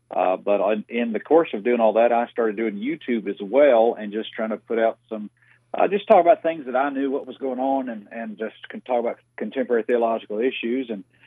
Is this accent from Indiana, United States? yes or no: no; Atlanta, Georgia, United States; I was raised in Metro Atlanta, and when I was 18 years old, someone gave me the gospel at an independent Baptist church